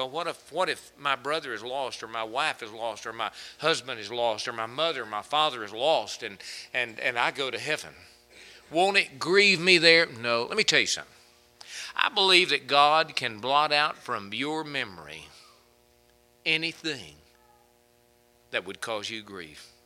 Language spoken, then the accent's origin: English; Hallsville, Texas, United States; it was a neighbor of mine when I was growing up in Hallsville, Texas, right next door to my house